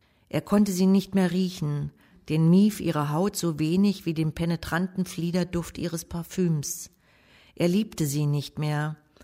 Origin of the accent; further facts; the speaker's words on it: Mecklenburg-Vorpommern, Germany; moved away; ich bin aufgewachsen in meiner Kindheit auch in Dörfern. Und meine Eltern haben als Saisonkellner an der Küste Usedom und Rügen gearbeitet. Und also bin ich auch in diesen Dörfern aufgewachsen. Dann bin ich 1985 ausgewandert.